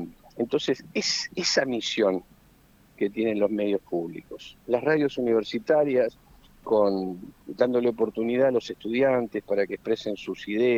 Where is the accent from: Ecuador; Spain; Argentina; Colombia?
Argentina